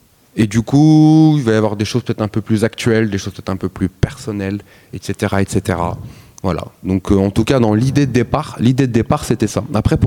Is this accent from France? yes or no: no; Algiers, Algiers Province, Algeria; born there; Moi, je suis né à Alger. Et en fait, j'ai passé une petite partie de mon enfance lors de la guerre civile en Algérie 89. De 99.